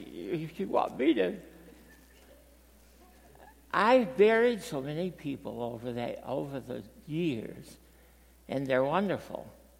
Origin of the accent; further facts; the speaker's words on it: Maine, United States; I was just from Maine, and I was young, and I had muscles, and I could walk.